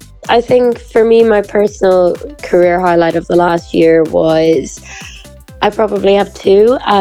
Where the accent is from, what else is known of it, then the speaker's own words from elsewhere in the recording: Ireland; moved away; As I said, I moved here from Ireland a couple of years ago.